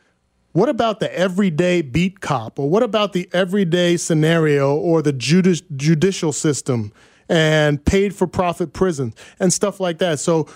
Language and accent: English; New Jersey, United States; I'm from Jersey, 5 minutes from New York City.